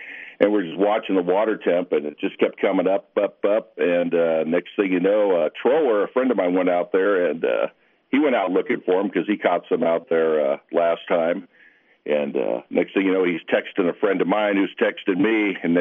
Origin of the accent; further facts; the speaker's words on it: Redondo Beach, California, United States; moved away as an adult; now in Alaska, United States; I grew up in Redondo Beach, so didn't come up here till the 80s, late 80s, when I came up to Alaska, fell in love with it and just stayed